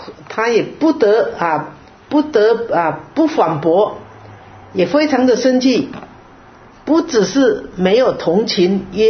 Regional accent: China; 我们中国人也这么讲，是不是？

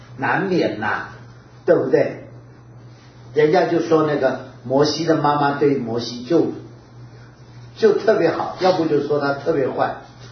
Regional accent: Taiwan; 我们台湾人叫什么？

